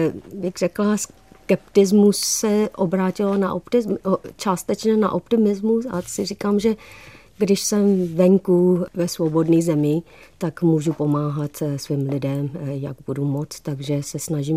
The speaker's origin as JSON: {"language": "Czech", "country": "Myanmar", "lives_now": "Czech Republic", "said": "já jsem česko-barmanka. Protože moje srdce je prostě rozpůlená jak na Českou republiku, i taky na Barmu."}